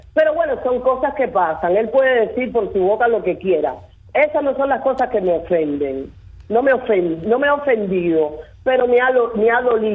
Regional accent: Cuba; soy cubana.

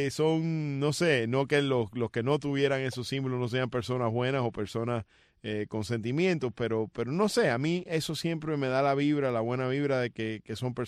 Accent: Cuba; nada en contra de la cubanía, obviamente, todos somos cubanos

